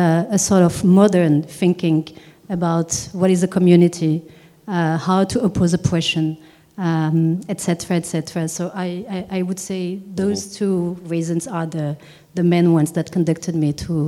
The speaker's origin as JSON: {"language": "English", "country": "Morocco", "said": "Of course, because I'm from Morocco, there's a sort of special connection to him"}